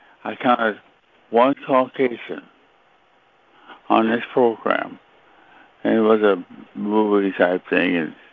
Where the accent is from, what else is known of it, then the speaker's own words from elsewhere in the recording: Lemon Grove, California, United States; When I was a kid, I was a young lad, where I grew up at in Lemon Grove